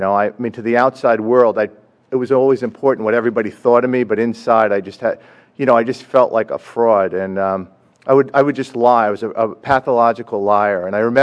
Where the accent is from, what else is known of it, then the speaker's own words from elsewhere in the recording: New York, United States; I grew up in New York in an alcoholic household, and I had a father that was an alcoholic that would turn into the Incredible Hulk when he drank.